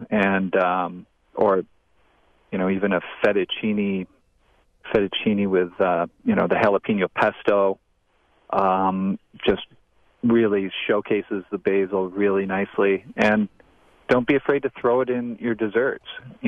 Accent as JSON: {"language": "English", "region": "Wisconsin", "country": "United States", "said": "We are from Wisconsin."}